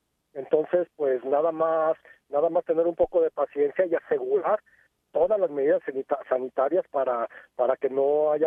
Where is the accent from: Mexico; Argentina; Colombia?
Mexico; León, Guanajuato; Yo provengo de la ciudad de León, Guanajuato, y nosotros en León, Guanajuato